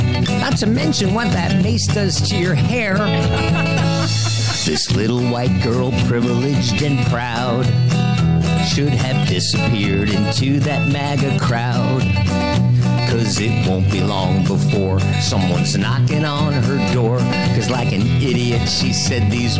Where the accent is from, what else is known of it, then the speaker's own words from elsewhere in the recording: Knoxville, Tennessee, United States; from Knoxville, Tennessee.